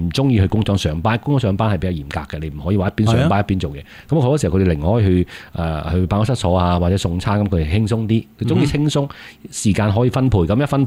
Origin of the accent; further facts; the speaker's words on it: Guangdong, China; 咁當時嘅即係其實我哋廣東人冇創業呢個概嗰個話題